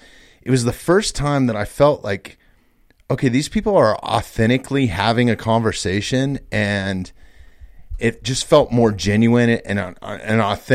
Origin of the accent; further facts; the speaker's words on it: Evergreen, Colorado, United States; I grew up right in Evergreen, right where the studio is at, like a mile from there.